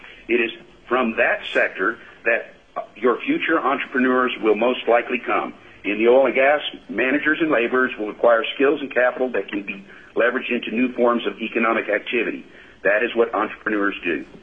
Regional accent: Anchorage, Alaska, United States; I am from Anchorage, and I'm with CH2M Hill.

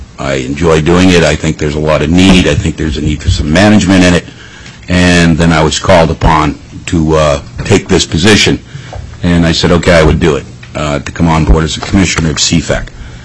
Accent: Massachusetts, United States; moved away as an adult; now in Wasilla, United States; I was not born in Alaska. I was born in Massachusetts, went to school there, high school. I came to Alaska in 1972 as a young GI

